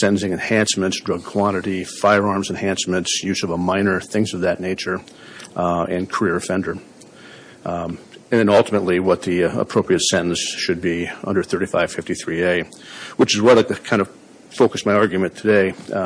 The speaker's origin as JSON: {"language": "English", "town": "Marshalltown", "region": "Iowa", "country": "United States", "said": "I'm an attorney from Marshalltown, Iowa."}